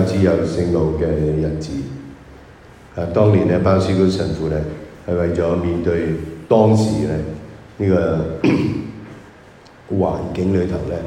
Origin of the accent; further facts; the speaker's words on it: Hong Kong; 咁今日咧，我谂为我哋香港人嘅，系面对好多嘅而家我哋好紧张嘅呢个印度法啊